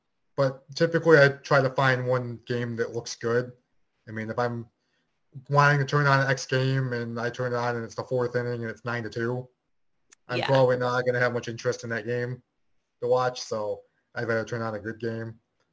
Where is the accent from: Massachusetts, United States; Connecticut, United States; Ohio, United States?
Ohio, United States; Toledo; So I'm from Toledo. So we are in a weird spot where you get a pretty good mix of Cleveland and Detroit fans